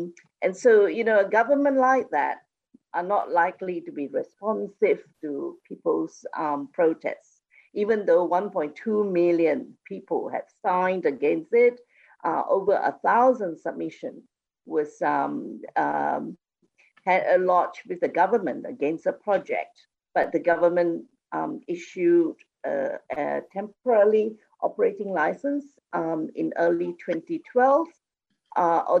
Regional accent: Kuantan, Pahang, Malaysia; And Kuantan is my hometown.

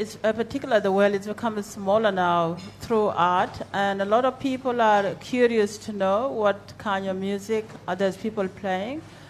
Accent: Sudan; Africa is a big country, and I come from North Africa, which is totally different from South Africa and West Africa as well. So I got influence from Arab countries, because Sudan is supposed to be an Arab country by such a culture.

